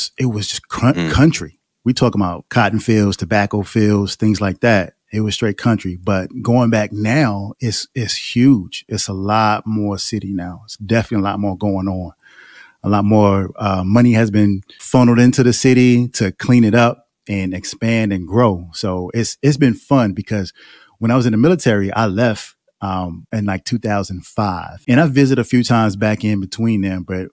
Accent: Florence, South Carolina, United States; Yeah. Born and raised in Florence, South Carolina.

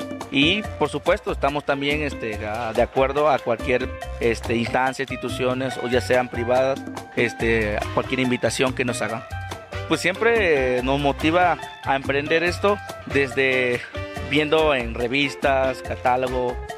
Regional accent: Tabasco, Mexico; soy artesano de Tabasco y trabajo fibra vegetales

